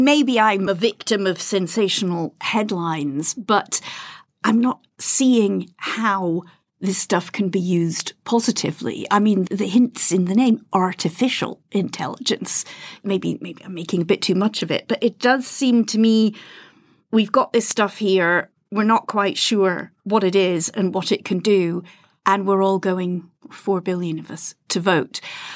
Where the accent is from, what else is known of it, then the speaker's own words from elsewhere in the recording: United Kingdom; I'm British.